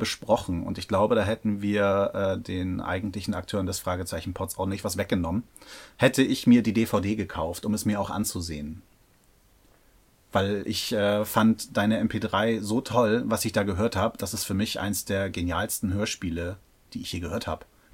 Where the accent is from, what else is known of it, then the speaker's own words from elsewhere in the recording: Hamburg, Germany; Als Hamburger hätte mir sowas nicht passieren dürfen.